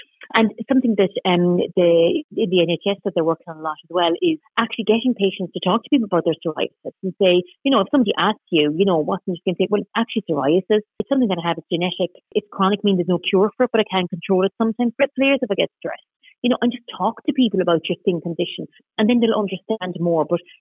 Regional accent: Connacht, Ireland; so I'm from Mayo

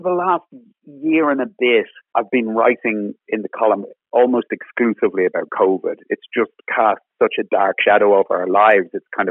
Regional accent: Ballybrack, Leinster, Ireland; I grew up in Ballybrack, which is in South Dublin

